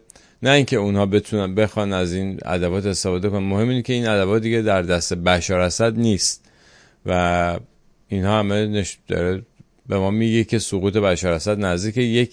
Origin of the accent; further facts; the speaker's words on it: Iran; ما ایرانی هستیم